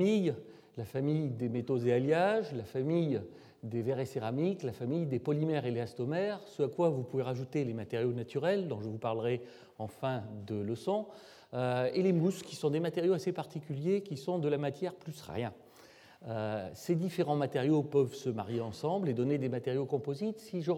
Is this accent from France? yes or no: yes; Clermont-Ferrand, Auvergne-Rhône-Alpes, France; born there; la cathédrale de ma ville natale, Clermont-Ferrand